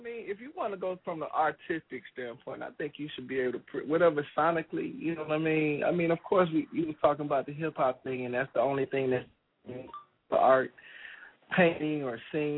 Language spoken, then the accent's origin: English; Atlanta, Georgia, United States; also born or lived in Chicago; from Chicago, by way of Atlanta. I was born in Chicago but raised in Atlanta.